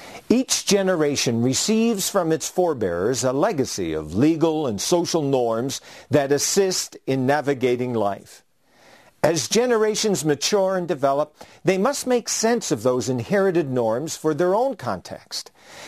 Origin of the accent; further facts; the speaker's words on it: Newfoundland and Labrador, Canada; Growing up in Newfoundland, listening to stories was a common way of life. It was how we learned our family history.